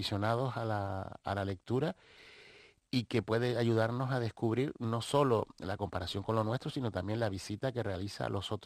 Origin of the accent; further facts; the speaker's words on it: Cuatro Puertas, Canary Islands, Spain; en mi tierra, en cuatro puertas